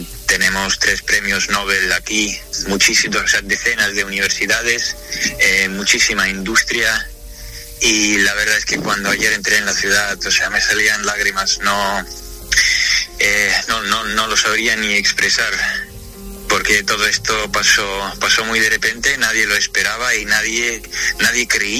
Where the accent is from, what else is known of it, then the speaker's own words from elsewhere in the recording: Kharkiv, Kharkiv Oblast, Ukraine; Kharkov es mi ciudad natal. Yo amo muchísimo esta ciudad. Es una ciudad completamente pacífica. siempre hemos sido famosos por nuestras universidades.